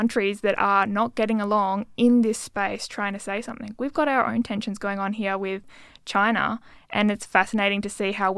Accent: Australia; being aware of where we're located as an Australian

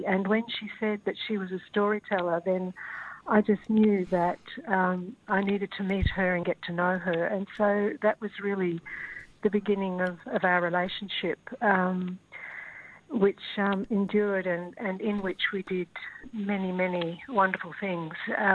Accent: Perth, Western Australia, Australia; Well, I'm from Perth

